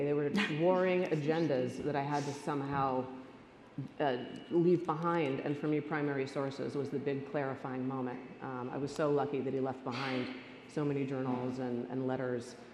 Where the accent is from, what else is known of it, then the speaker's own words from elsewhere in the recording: Monterey, California, United States; my own experience growing up on Cannery Row. I worked at that aquarium when I was younger, and Monterey is my hometown.